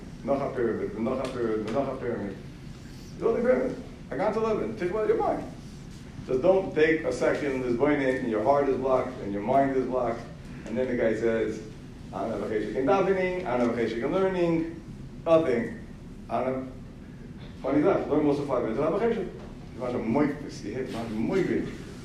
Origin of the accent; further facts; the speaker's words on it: Bhopal, Madhya Pradesh, India; I'm from Bhopal.